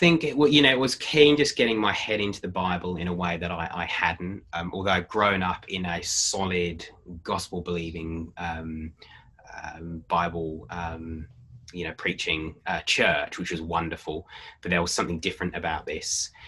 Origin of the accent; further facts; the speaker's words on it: England, United Kingdom; oh, I do that because I'm English, or I do that because my church culture does that.